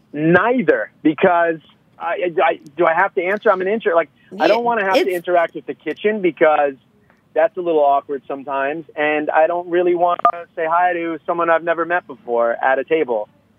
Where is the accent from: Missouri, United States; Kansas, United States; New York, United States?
New York, United States; I'm just a New Yorker, but we're all a little Brooklyn, aren't we?